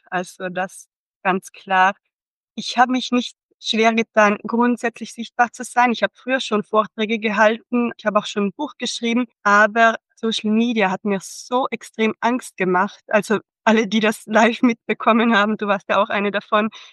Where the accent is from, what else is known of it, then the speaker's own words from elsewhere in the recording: Trentino-Alto Adige, Italy; ich komme aus Südtirol, bin 37 Jahre alt